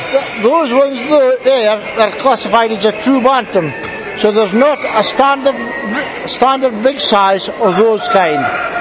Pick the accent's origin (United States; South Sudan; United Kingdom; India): United Kingdom; No, it doesn't matter to me. I'm British and that's it.